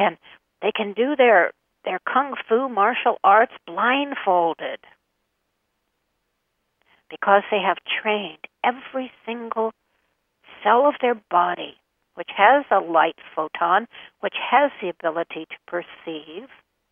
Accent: United States; become a fad here in America, and probably it's picked up everywhere on the planet. But I notice it being an American.

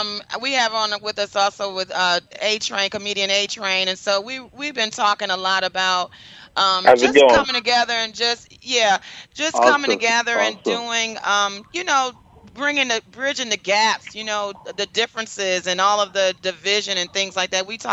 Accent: Detroit, Michigan, United States; Yep, I graduated from Detroit, and then I lived in Detroit. I was raised and graduated high

